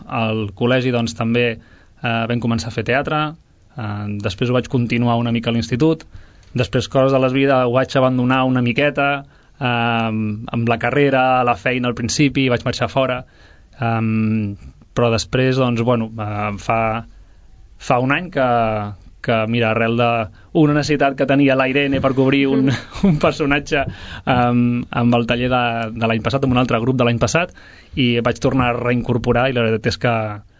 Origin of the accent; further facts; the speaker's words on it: Sabadell, Catalonia, Spain; Jo vaig començar de petit fent solfeig al Conservatori aquí de Música de Sabadell.